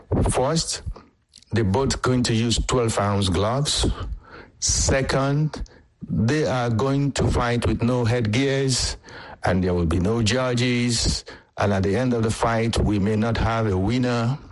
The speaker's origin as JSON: {"language": "English", "country": "Nigeria", "said": "I'm a Nigerian. In Nigeria, we have something called shakara."}